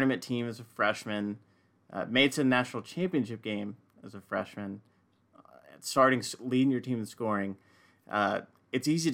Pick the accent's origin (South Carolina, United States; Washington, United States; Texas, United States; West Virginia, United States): Texas, United States; Houston; I'm a Texan myself. I was born and raised in Houston.